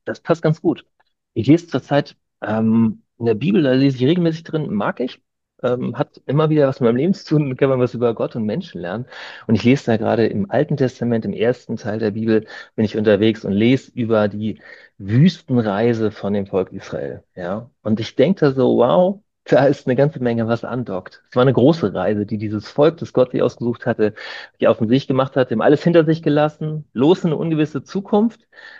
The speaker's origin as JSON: {"language": "German", "region": "Hamburg", "country": "Germany", "lives_now": "Ebersbach, Germany", "said": "Ich bin Hamburger Jung und das war der Ort, wo ich mein Leben verbringen wollte. Aber Gott hat andere Pläne. Heute wohne ich in Ebersbach, einem kleinen Dorf."}